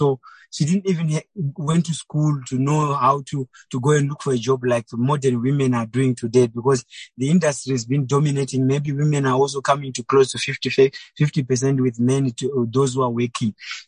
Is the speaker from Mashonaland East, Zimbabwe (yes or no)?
yes; Mutoko, Mashonaland East, Zimbabwe; English is a second language; I grew up I was born in Mutoko in a family of seven. I was the only boy and I was the last born.